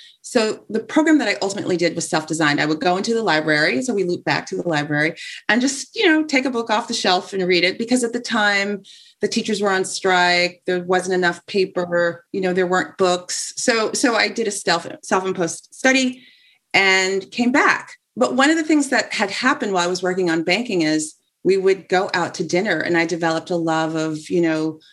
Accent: Los Angeles, California, United States; Yeah, so I am from Los Angeles. I'm an only child

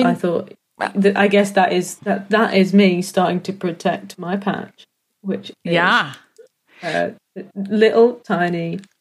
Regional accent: United Kingdom; because I'm British

